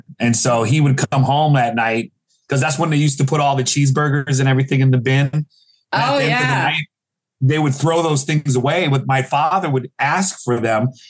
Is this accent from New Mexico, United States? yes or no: no; Chicago, Illinois, United States; also born or lived in Racine; I'm from, I always say I'm from Chicago, but I was born in Racine, Wisconsin.